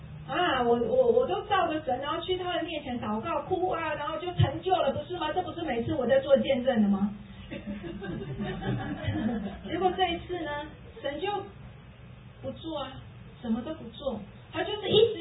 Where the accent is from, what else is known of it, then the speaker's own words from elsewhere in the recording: Taiwan; moved away as an adult; 我记得很清楚啊，我以前从那个台湾来的时候，我是学教育的。